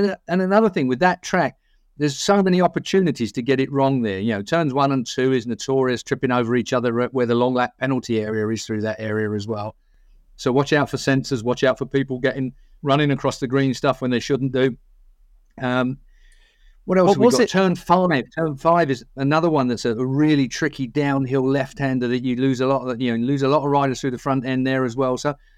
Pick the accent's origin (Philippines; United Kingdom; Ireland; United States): United Kingdom; England; And despite the fact we're English and usually causing a whole lot of trouble down there as much as we possibly can.